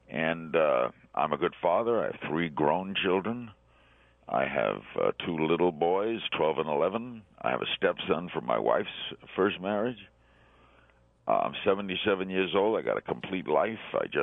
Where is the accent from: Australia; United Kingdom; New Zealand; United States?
United States; Brooklyn, New York; now in Miami, United States; I grew up in Brooklyn where no one got divorced and no one ever moved. I get down to Miami where everyone got divorced and everybody moved.